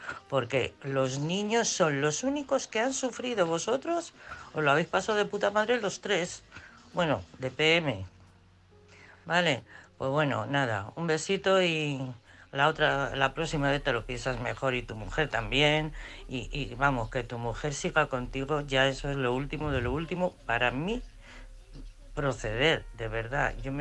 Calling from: Madrid, Community of Madrid, Spain; de Madrid.

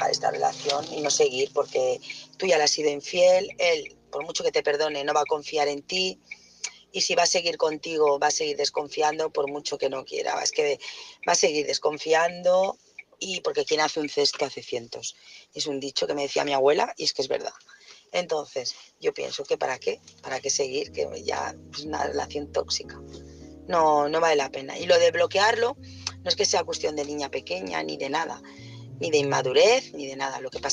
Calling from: Barcelona, Catalonia, Spain; de Barcelona, ¿qué tal?

